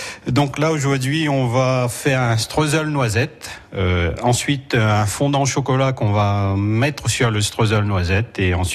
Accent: Saint-Pierre, Réunion, France; moved away; Je viens de Saint-Pierre, l'île de La Réunion, et je suis né là-bas. Et ça fait bientôt 20 ans que je suis en métropole.

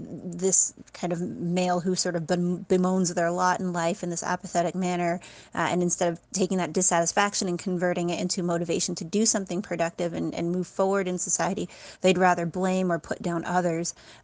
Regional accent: Canada; I'm from Canada. I'm a physician who's also a woman of color.

